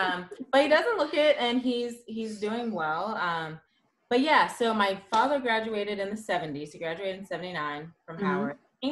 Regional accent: Canada; also born or lived in New York; So because I was born in New York. So, and then I grew up in Canada, and so I was dual citizen that way.

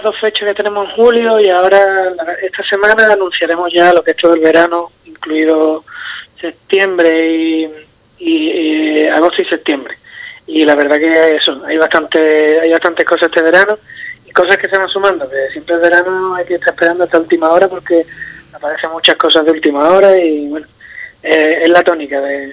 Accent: Cádiz, Andalusia, Spain; Lo de lo típico de que nadie es profeta en su tierra

